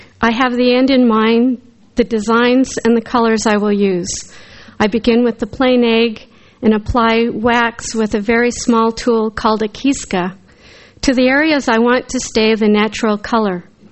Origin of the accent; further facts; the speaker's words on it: California, United States; Growing up near San Francisco, I knew that my father was a Republican and my mother was a Democrat.